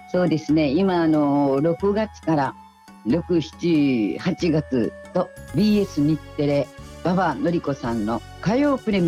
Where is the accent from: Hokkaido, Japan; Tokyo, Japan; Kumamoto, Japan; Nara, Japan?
Kumamoto, Japan; Hitoyoshi; 私のふるさとは人吉球磨でございまして、引導球啓先生と同じふるさとなんですね。それでもって、